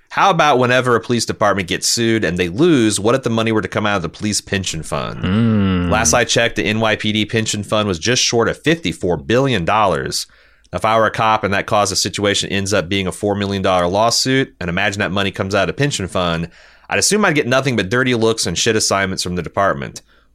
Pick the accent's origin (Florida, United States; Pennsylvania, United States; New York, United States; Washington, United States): New York, United States; New York City; I'm from New York City, which goes without saying is a horribly policed city